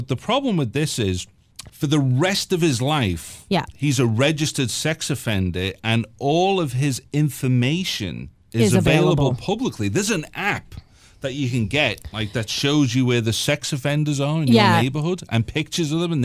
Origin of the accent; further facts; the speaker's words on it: Liverpool, North West England, United Kingdom; now in Canada; I can't do it. I'm from Liverpool.